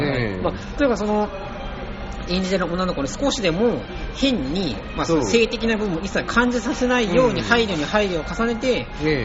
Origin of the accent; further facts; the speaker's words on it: Yokohama, Kanagawa, Japan; 僕は横浜出身なので